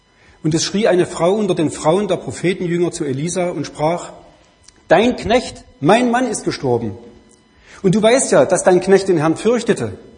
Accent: Thuringia, Germany; born there; moved away as an adult; also born or lived in Vogtland; now in Rheinfelden, Germany; Wie ihr hört, komme ich nicht aus dieser Gegend. Ich wohne seit einem halben Jahr in Rheinfelden. Geboren bin ich in Thüringen und gelebt habe ich 30 Jahre im Vogtland.

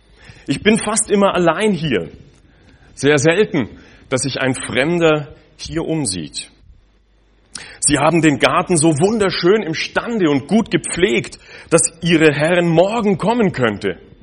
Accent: Munich, Bavaria, Germany; moved away as an adult; now in Basel, Switzerland; Mein Zuhause ist in Basel. Aufgewachsen bin ich allerdings in Deutschland, in Bayern, in München. Und wie das Leben so geht, ich habe dann meine Frau kennengelernt während dem Studium in Basel und dann bin ich dort hängen geblieben.

